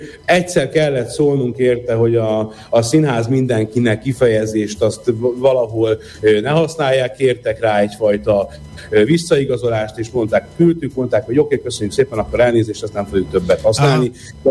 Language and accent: Hungarian; Vác, Pest, Hungary; én Vácon nőttem föl a Dunakanyarban